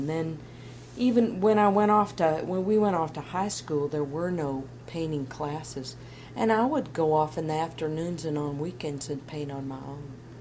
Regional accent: Memphis, Tennessee, United States; I grew up in Memphis. I was born in 1939

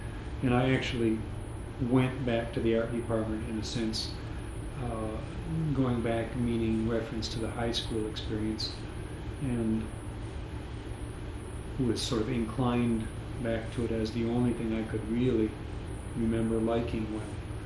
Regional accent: Detroit, Michigan, United States; also born or lived in Farmington; And I grew up in Northwest Detroit, was born there, stayed there until about 1957 when my parents moved to Farmington.

